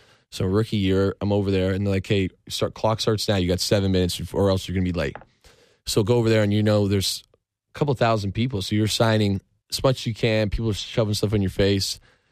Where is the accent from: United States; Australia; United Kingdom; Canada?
Canada; my dad was a big baseball player. He was a catcher in my hometown. You know, they won a bunch of Canadian championships back in the day.